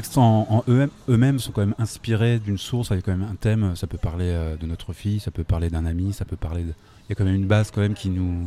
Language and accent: French; Thoré-la-Rochette, Centre-Val de Loire, France; Nous, on est de Toré-la-Rochette, on est juste à côté.